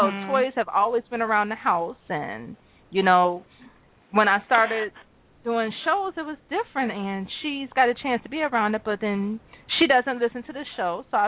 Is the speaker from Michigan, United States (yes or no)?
yes; Michigan, United States; I'm from Michigan, so we don't have, like, a lot of male strip clubs